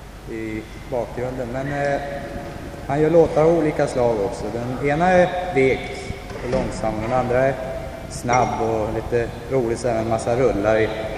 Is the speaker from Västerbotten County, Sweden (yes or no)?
no; Gävleborg County, Sweden; Jag ska spela ett par melodier från Hälsingland, för jag är från Hälsingland